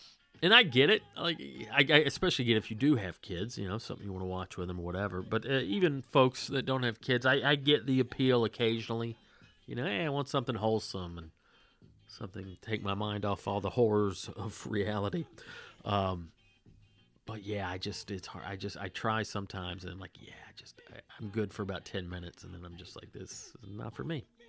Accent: Pismo Beach, California, United States; I grew up in the Pismo Beach area, and we had a legend about a ghostly little witch lady in the woods of Halcyon, California.

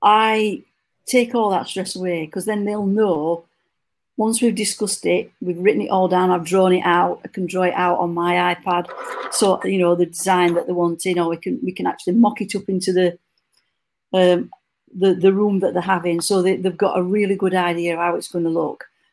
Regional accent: Yorkshire and the Humber, United Kingdom; So I am from Yorkshire, and I will say it how it is.

